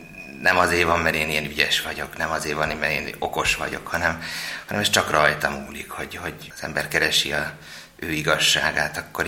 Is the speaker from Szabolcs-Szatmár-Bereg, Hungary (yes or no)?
no; Győrzámoly, Győr-Moson-Sopron, Hungary; egy pici faluban nőttem föl Győrzámolyon